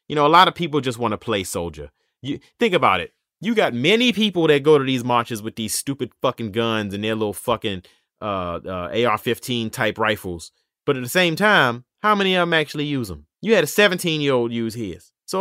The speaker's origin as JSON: {"language": "English", "town": "Charlotte", "region": "North Carolina", "country": "United States", "said": "from Charlotte. You can catch me on Instagram and on Twitter"}